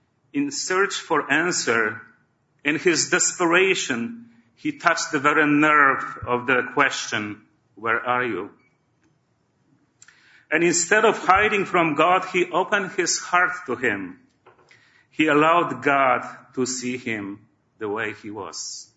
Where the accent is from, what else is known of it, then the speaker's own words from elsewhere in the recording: Poland; When I was growing up in Poland, I was rather a shy and sensitive young man